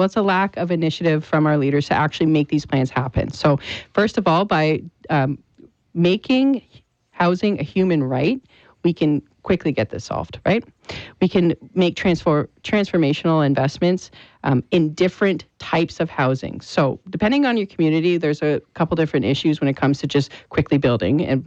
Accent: Canada; But one great thing about being Canadian is you take care of your neighbors, regardless of their color or creed

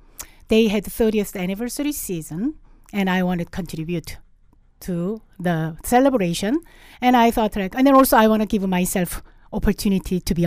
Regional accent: South Korea; English is a second language; now in Canada; Yes, I'm from South Korea and arrived here in Canada without knowing anyone or speaking English either.

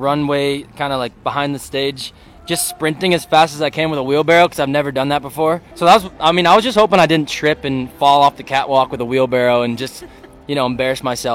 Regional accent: Lucknow, Ontario, Canada; I got a show in basically my hometown next Friday, which is gonna be awesome. Lucknow Music in the Field, it's like in my backyard.

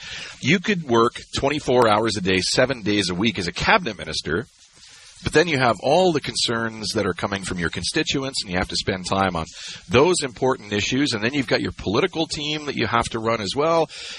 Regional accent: New Brunswick, Canada; as a kid growing up in New Brunswick to head off to Loyalist College and take the radio broadcast program.

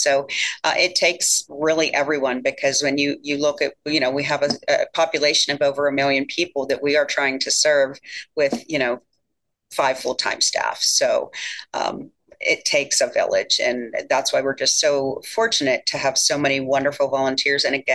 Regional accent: Apollo, Pennsylvania, United States; I actually grew up in Armstrong County in Apollo. So I didn't make it too far away, because I actually live in the same house I grew up in.

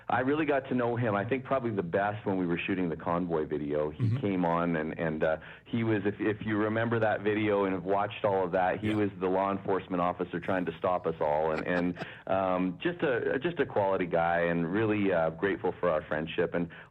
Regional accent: Canada; I remember when I came back from Nashville and started living back here in Canada.

